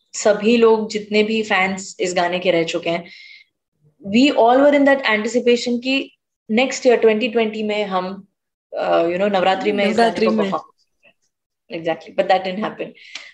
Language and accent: Hindi; Gujarat, India; मैं एक गुजराती हूँ